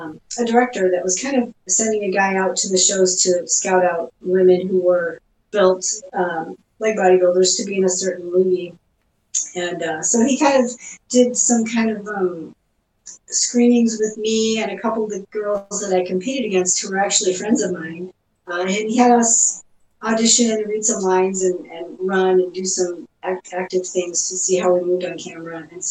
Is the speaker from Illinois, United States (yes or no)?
yes; Illinois, United States; Well, I grew up in Illinois, moved out here